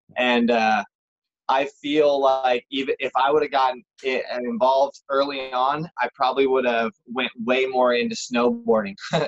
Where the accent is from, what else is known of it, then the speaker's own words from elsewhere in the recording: Oakley, California, United States; I grew up in the Bay Area in Oakley, California. So Tahoe was about an hour drive.